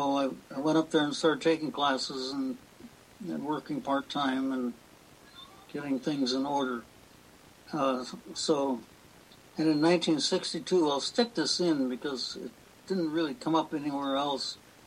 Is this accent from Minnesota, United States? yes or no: yes; Minnesota, United States; I was new to oceans, so I was from Minnesota.